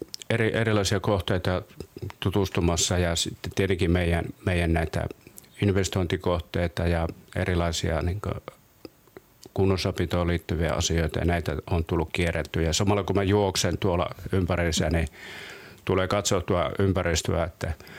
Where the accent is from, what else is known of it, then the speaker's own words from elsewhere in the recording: Oulu, North Ostrobothnia, Finland; born there; now in Rauma, Finland; No, mä olen syntynyt Oulussa